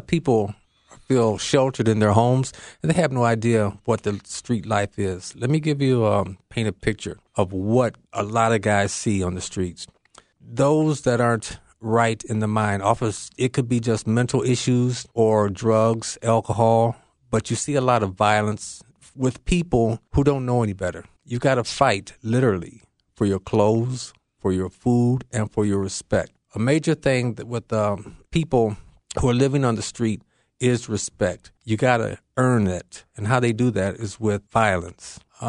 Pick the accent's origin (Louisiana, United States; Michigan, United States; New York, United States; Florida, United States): Michigan, United States; Detroit; I grew up in Detroit, Michigan, and I had aspirations of always going into the Air Force.